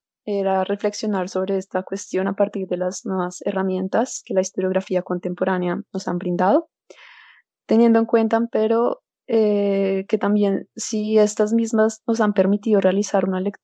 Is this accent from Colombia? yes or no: yes; Colombia; moved away as an adult; now in Italy; yo crecí en Colombia, pero toda mi formación profesional la he realizado en Italia y es donde actualmente resido.